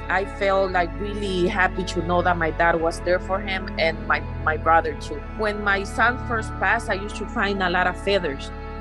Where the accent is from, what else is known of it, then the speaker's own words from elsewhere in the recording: Los Angeles, California, United States; I'm here from Los Angeles, California.